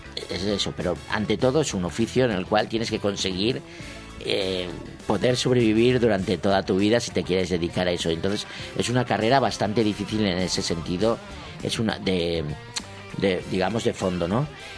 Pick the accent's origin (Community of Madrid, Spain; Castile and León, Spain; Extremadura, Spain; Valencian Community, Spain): Valencian Community, Spain; Burjassot; born there; Nací en Burjasot, estoy casado con un chico.